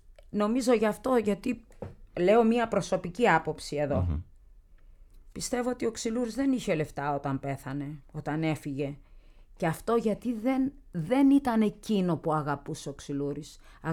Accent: Lygortynos, Crete, Greece; Το χωριό μου το λένε Λιγόρτινο.

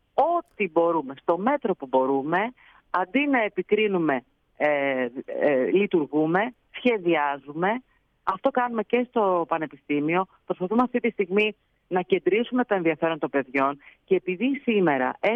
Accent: Thessaly, Greece; Εγώ είμαι από τη Θεσσαλία.

